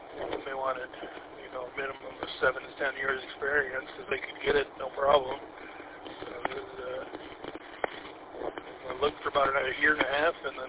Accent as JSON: {"language": "English", "town": "Warren", "region": "Michigan", "country": "United States", "tie": "born or raised there"}